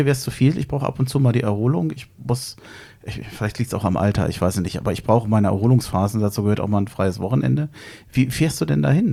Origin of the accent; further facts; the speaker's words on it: Berlin, Germany; ich bin ja gebürtiger Schöneberger, bin da aber nur geboren, um das zu betonen.